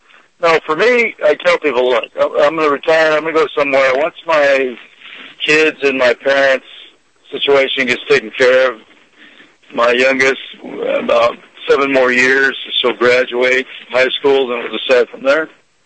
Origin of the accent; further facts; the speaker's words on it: California, United States; I'm born and raised in California, but I tell people I don't plan to die here. I don't plan to retire here.